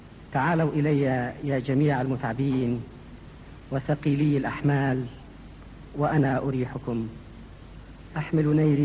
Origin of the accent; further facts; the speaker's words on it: Egypt; moved away; إحنا اللي جينا من مصر وتركنا وطننا ورانا من جراء العذابات والاضطهاد